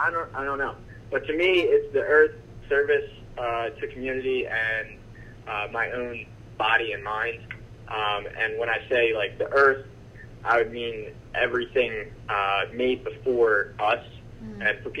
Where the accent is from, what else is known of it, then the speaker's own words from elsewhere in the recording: Wilmington, Delaware, United States; Sure. So, I grew up in Wilmington, Delaware, right here around Bellefonte, and I actually went to school at St. Helena's from 2nd to 8th grade